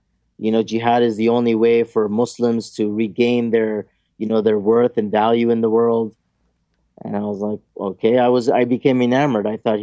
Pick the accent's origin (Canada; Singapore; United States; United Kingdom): Canada; Here I was from Canada.